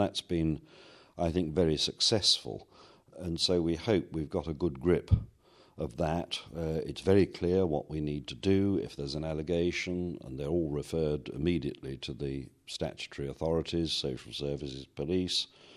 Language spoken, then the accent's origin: English; England, United Kingdom; now in Wales; I am the Englishman whom you have returned from Wales to his home diocese in Southwark.